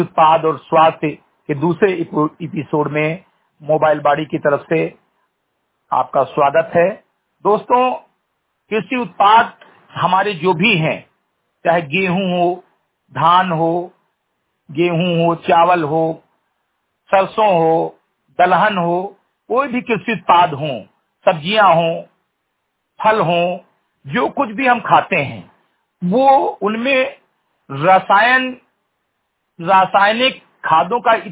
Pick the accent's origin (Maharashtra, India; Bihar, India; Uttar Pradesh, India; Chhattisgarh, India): Uttar Pradesh, India; ग्राम सभा समिति कटाई विकासखंड मेनपुरा जनपद बहराइच का मूल निवासी हूँ